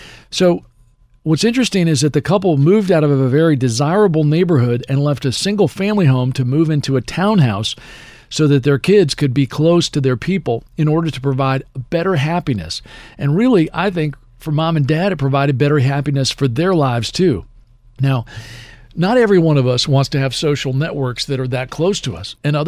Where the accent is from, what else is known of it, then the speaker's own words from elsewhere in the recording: Potomac, Maryland, United States; Now, I ultimately moved back into the house that I grew up in Copenhagen, in Potomac, Maryland. And I ultimately decided that I wanted to be back into the neighborhood where I grew up.